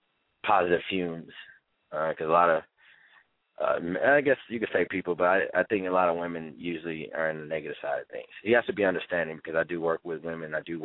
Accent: Kansas City, Missouri, United States; Everybody calls me … the only hat I wear. I'm from Kansas City.

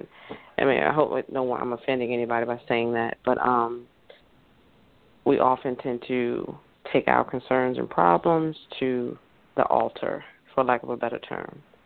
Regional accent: United States; However, us being American and how we are portrayed across the nation and the world

